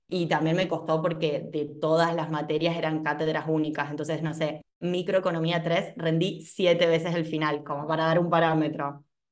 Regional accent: Chaco, Argentina; now in Córdoba, Argentina; necesito trabajar para seguir viviendo en Córdoba, soy de Chaco y estudié en Córdoba. Entonces necesitaba dinero para seguir viviendo acá.

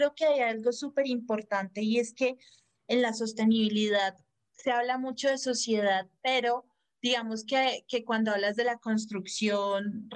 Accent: Colombia; también estás conservando una gran parte de la historia del país y de lo que somos como colombianos

